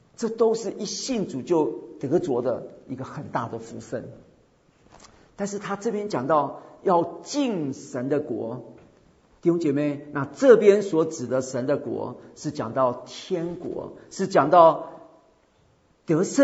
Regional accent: China; 我们是中国人

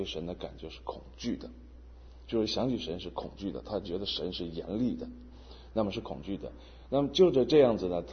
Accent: China; 包括我们中国人也好，包括西方的人也好

